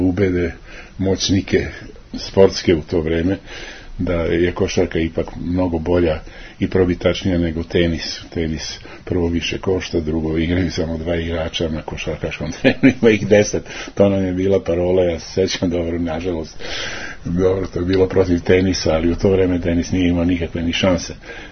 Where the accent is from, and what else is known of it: Belgrade, Serbia